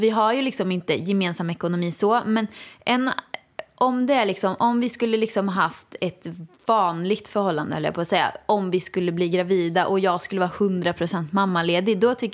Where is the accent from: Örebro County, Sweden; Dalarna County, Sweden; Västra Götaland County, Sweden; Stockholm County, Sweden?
Västra Götaland County, Sweden; Åmål; jag kom ju från Åmål och gick på Balettakademin